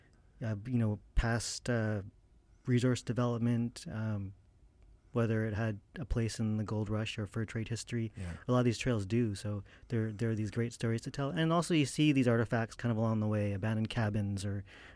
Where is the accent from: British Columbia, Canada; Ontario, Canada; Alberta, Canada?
British Columbia, Canada; Vancouver; I grew up around Vancouver